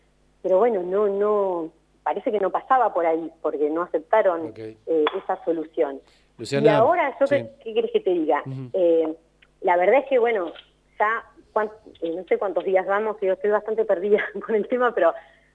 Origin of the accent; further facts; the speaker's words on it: Argentina; como argentinos